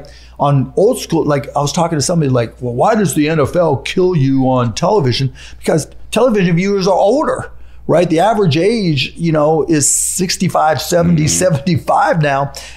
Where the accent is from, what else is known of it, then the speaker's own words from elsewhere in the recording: Pittsburgh, Pennsylvania, United States; I grew up in Pittsburgh. It was Steelers, Penguins, Pirates, right? There wasn't an NBA team.